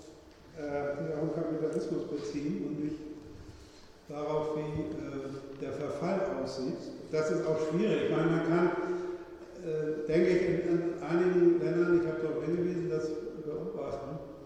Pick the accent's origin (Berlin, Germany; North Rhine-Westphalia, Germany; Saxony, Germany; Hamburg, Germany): Hamburg, Germany; in Wien oder in Hamburg, wo ich herkomme, aussieht